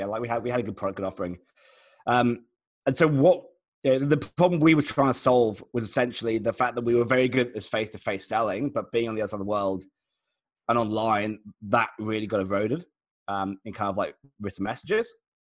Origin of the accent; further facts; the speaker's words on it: England, United Kingdom; now in Australia; we're based in Australia, but as you can tell, I'm English.